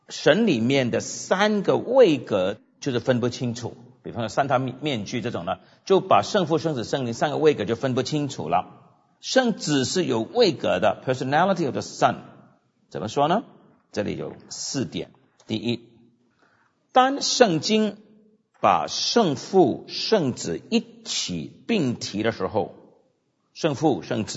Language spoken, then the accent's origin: Chinese; China; 道就像我们中国人有天啊道啊等等啊太极啊